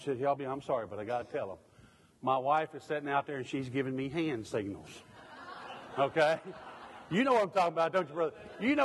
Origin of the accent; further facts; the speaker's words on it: Kentucky, United States; moved away; I'm a hillbilly from Kentucky, long misplaced.